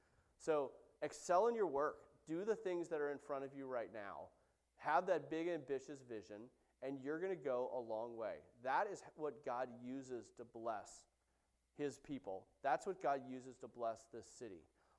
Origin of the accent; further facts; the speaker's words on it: California, United States; I know how to do this stuff. I'm from California.